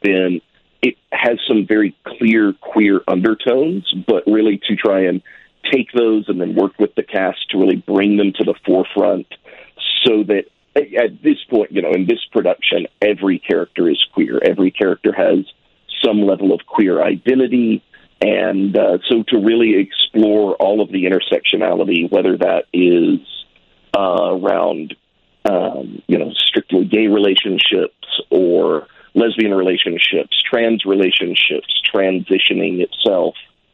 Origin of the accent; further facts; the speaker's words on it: Deep South, United States; I grew up queer in the Deep South.